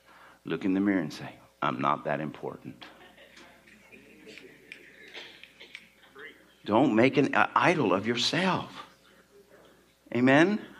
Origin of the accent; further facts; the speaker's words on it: Ireland; I'm Irish.